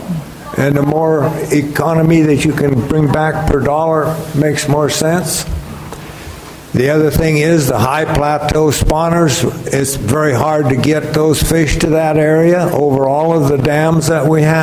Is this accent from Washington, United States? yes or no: yes; Colville, Washington, United States; And by the way, I was born in Colville, Washington, Gary's area. My mother's folks had a big ranch north of Northport.